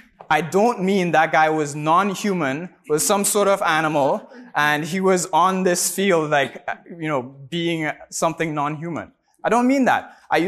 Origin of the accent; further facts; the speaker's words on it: Trinidad, Trinidad & Tobago; If you guys ever have any questions, or if I talk funny because I'm from Trinidad, please just put up your hands.